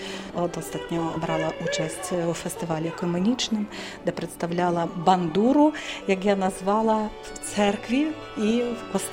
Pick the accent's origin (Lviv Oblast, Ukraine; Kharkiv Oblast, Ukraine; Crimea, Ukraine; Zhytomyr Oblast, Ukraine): Lviv Oblast, Ukraine; Drohobych; moved away as an adult; now in Kraków, Poland; Походжу я з Західної України, з Дрогобичини. Рід мій взагалі починається з Івано-Франківщини. В Кракові я живу вже 15 років.